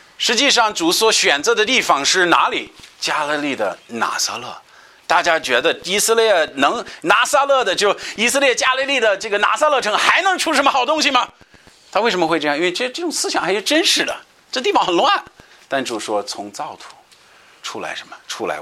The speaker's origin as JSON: {"language": "Chinese", "country": "United States", "second_language": "Chinese", "said": "经常像我们外国人听到的借口是，在你们美国人大家都是信主，所以你们信仰很简单。我说你肯定是没去过美国这样说的。"}